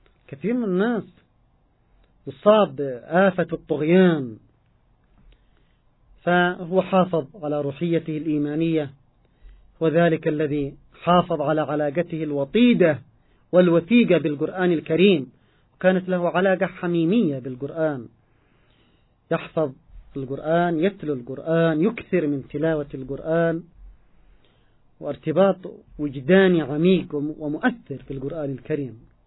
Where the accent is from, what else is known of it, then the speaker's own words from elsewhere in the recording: Yemen; من التعبيرات المحلية في بلدنا اليمن